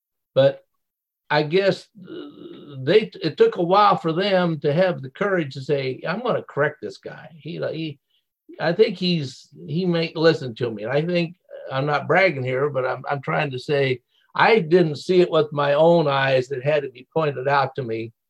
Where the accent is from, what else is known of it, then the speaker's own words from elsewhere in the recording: Midwest, United States; I was raised in the Midwest. I didn't have a choice on my parents.